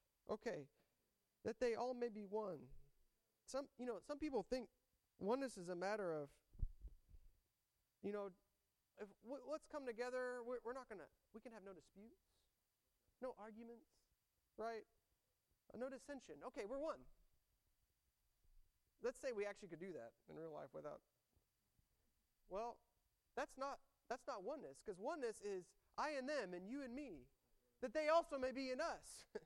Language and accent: English; Houston, Texas, United States; You know, I can't, Obi's from Arlington, I'm from Houston. We're different.